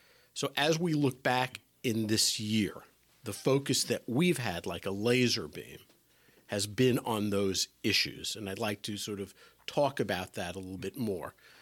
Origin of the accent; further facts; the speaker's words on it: New York, United States; Chuck, you're originally from Ohio. I'm from New York.